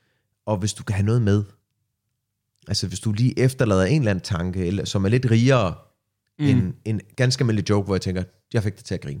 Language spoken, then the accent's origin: Danish; Palestine; Og jeg er palæstinenser, det er virkelig ikke godt.